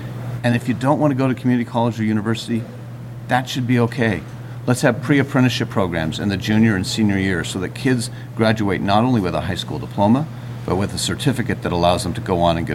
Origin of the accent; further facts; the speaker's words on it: Washington, United States; I grew up in the Hood Canal School District and went to school on the Skokomish Reservation.